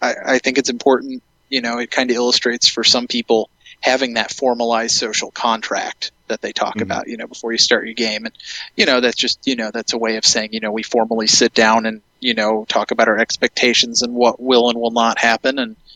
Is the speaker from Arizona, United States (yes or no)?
no; Indiana, United States; I'm from Indiana.